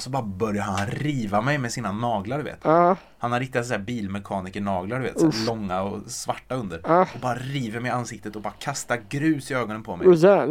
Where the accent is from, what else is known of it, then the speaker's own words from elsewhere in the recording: Sunne, Värmland, Sweden; Jag gick alltid och skämdes över min mamma när vi gick runt på gatan hemma i Sunne.